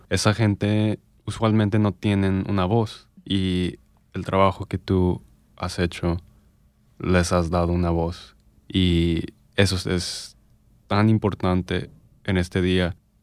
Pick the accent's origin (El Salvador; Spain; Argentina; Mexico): Mexico; Esa es mi gente, en realidad, los mexicanos. Yo soy mexicano, amo a mi gente